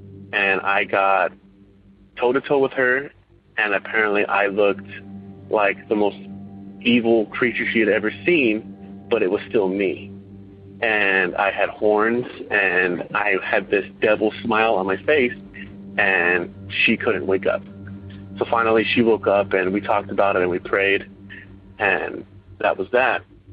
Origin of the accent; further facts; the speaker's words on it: Irvine, California, United States; I'm from Irvine, California.